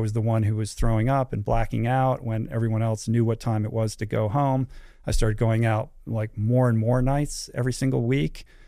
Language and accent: English; Washington, District of Columbia, United States; moved away as an adult; now in California, United States; I arrive in California for college. I grew up in Washington, D.C., so traveled 3,000 miles away to go to school